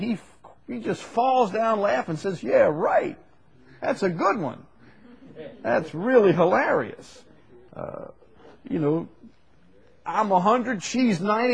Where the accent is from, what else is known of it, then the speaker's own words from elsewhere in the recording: Chalmette, Louisiana, United States; I'm from Chalmette, so we're kind of simple over there.